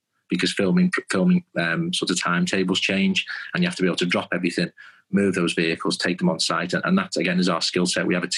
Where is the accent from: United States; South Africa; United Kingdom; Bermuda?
United Kingdom; Liverpool, North West England; because obviously we're from Liverpool, myself and Richard